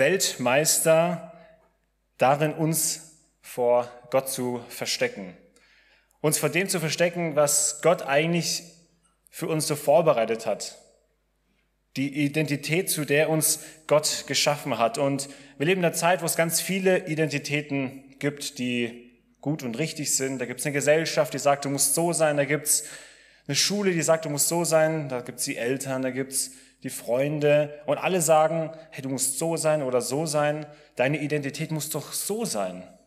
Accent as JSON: {"language": "German", "town": "Ditzingen", "region": "Baden-Württemberg", "country": "Germany", "said": "ich komme aus Ditzingen und bei uns in Ditzingen geht der Gottesdienst immer um 11 Uhr los."}